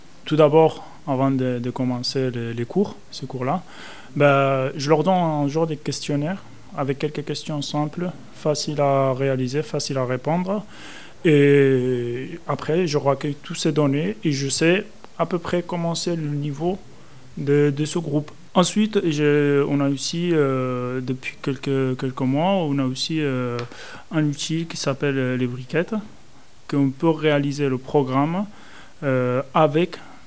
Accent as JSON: {"language": "French", "country": "Spain", "said": "Alors, moi, en fait, je viens de l'Espagne. Et du coup, mes études, je les ai réalisées en Espagne. J'ai fait un bac pro en Espagne."}